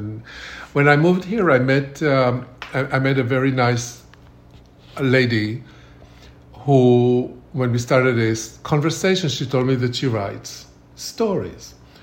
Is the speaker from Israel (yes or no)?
yes; Israel; now in St. Petersburg, United States; St. Petersburg is very much like the town I grew up in Israel